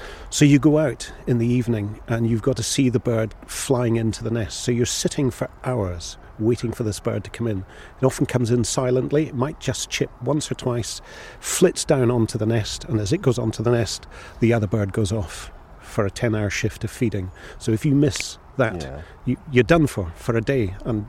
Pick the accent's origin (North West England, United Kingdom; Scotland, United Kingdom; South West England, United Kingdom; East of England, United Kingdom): Scotland, United Kingdom; I was brought up in Sutherland.